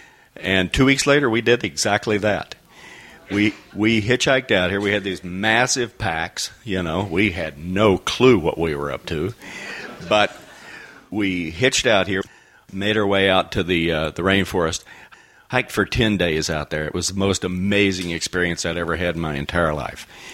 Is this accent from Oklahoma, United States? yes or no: yes; Oklahoma, United States; I was born and raised in Oklahoma. I'm in Oklahoma City with my buddy, Rod